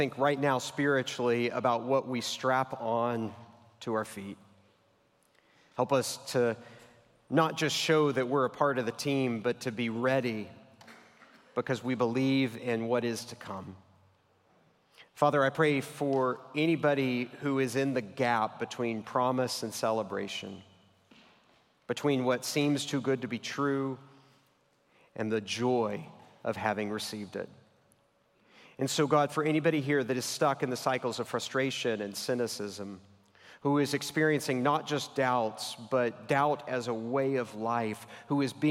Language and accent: English; Texas, United States; I grew up in Central Texas, but I watched way more Braves games growing up than I watched Astros games and Rangers games.